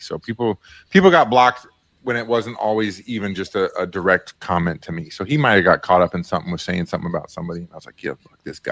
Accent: Kansas City, Missouri, United States; I've always been a Chiefs fan, just growing up in Kansas City and going to the tailgates and barbecues.

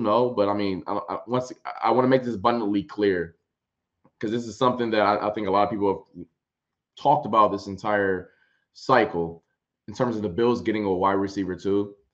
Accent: Ohio, United States; I'm from Ohio, so obviously I'm all hard on Ohio State guy.

